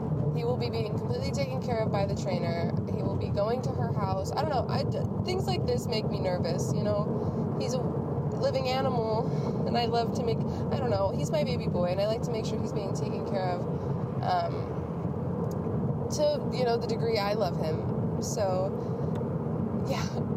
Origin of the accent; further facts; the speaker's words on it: Oregon, United States; I grew up in Oregon, so, like, I got my license in Oregon.